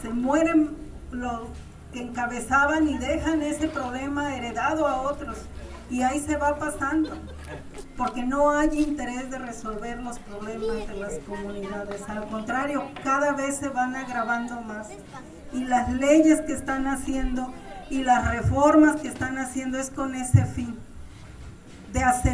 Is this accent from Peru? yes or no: no; Mexico; yo digo que todos somos indígenas porque somos nacidos de México